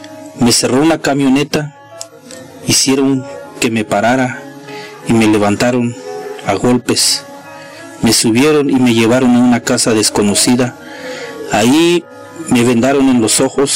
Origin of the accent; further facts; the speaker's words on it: San Juan Chamula, Chiapas, Mexico; first language Tzotzil; Spanish is a second language